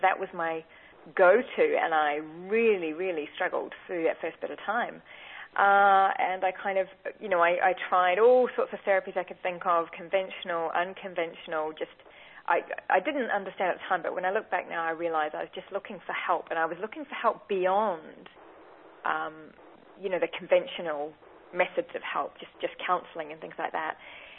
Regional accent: New Zealand; also born or lived in United Kingdom; now in Australia; I'm not an Australian, I'm a Kiwi, but I've lived in the UK a long time, but have found myself over here at the minute.

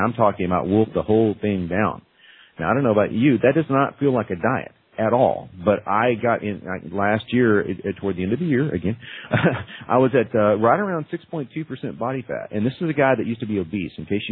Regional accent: Dallas, Texas, United States; born there; It's funny because I was born in Dallas and a big Cowboy fan.

